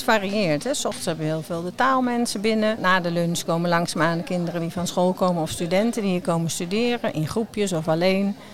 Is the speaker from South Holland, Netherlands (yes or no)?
yes; Dordrecht, South Holland, Netherlands; ik kom uit Dordrecht, hè, dus niet deze bibliotheek dan bij toeval